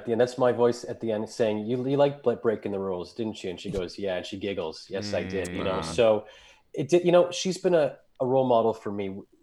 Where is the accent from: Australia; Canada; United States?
Canada; I grew up in Canada.